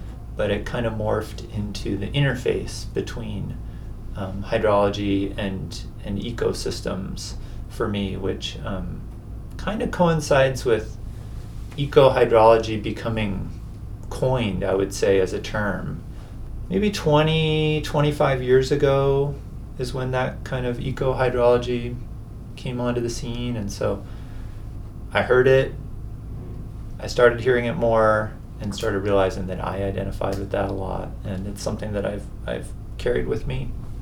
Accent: Portland, Maine, United States; I'm from Portland, Maine. Grew up, by the ocean, but was never really drawn to ocean stuff.

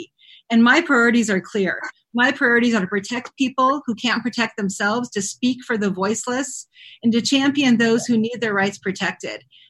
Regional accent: Montana, United States; I grew up in Montana. I grew up on the dirt roads of our state, you know, riding my bike, riding horses in the woods

